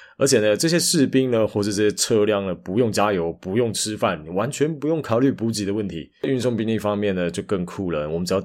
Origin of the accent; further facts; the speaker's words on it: Taiwan; 毕竟我们台湾人的命是命，但中国人的命也是一条命。